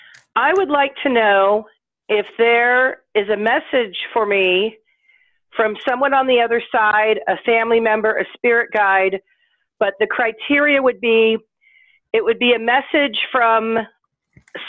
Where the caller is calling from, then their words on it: California, United States; from the Bay Area, California.